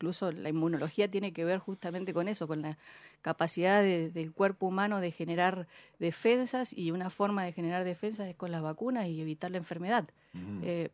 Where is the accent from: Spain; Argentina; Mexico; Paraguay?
Argentina; pero como argentinos está lejos de que eso suceda